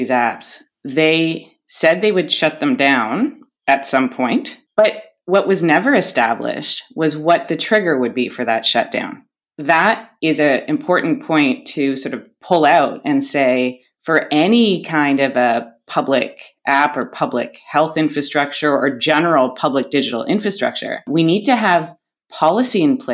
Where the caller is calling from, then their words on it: Toronto, Ontario, Canada; I'm in Canada, I'm joining you from Toronto